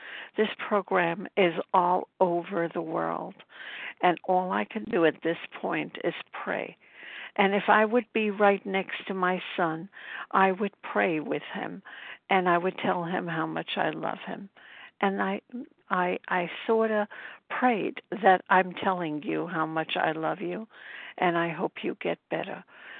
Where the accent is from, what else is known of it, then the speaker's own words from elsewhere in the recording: Brooklyn, New York, United States; I'm from Brooklyn, New York, and I'm coming from upstate New York.